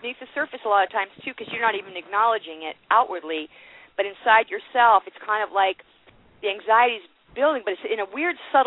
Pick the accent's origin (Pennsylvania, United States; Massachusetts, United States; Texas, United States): Massachusetts, United States; Worcester; now in Boston, United States; Oh, in Boston. Oh, my old stomping grounds. I'm from Worcester, actually.